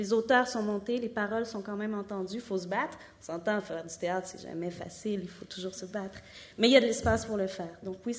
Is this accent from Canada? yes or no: yes; Quebec, Canada; de dire nous sommes Québécois